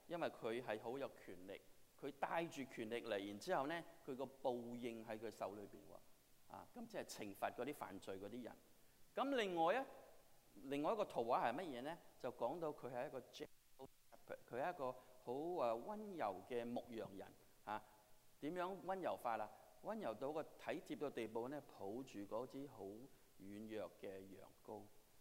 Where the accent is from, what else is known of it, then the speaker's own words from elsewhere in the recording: China; 在我们中国人来说呢，我们的文化就是说爸爸呢是做严父